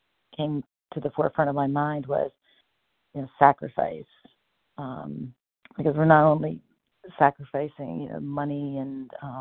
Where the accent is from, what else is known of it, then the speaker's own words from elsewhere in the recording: Connecticut, United States; And gotcha. … I'm from Connecticut.